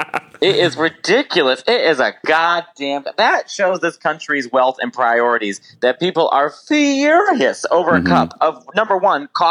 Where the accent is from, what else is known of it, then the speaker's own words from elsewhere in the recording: Chicago, Illinois, United States; The first time I came to New York, I'm like such a Chicago Midwesterner.